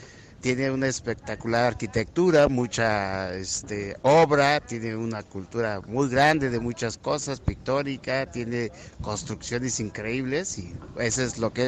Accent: Mexico City, Mexico; Venimos de la Ciudad de México de vacaciones acá

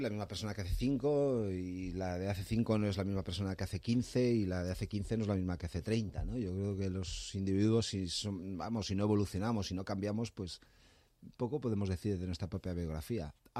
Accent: Irún, Basque Country, Spain; born there; Yo nací en Irún, en el año 76, pero mi padre irunés y mi madre madrileña, del Puente Vallecas, nacida en el Puente Vallecas.

